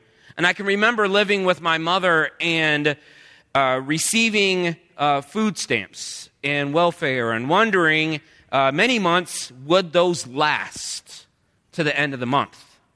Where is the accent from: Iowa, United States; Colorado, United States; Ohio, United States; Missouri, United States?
Iowa, United States; born there; also born or lived in West Virginia; I was born in Iowa, but my dad had got transferred for work and got transferred over to Parkersburg, West Virginia.